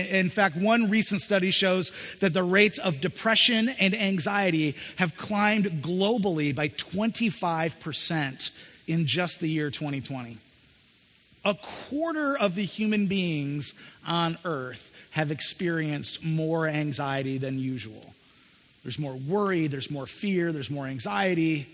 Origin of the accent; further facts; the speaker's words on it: Jenison, Michigan, United States; Mexico was right next to where I grew up in Jenison.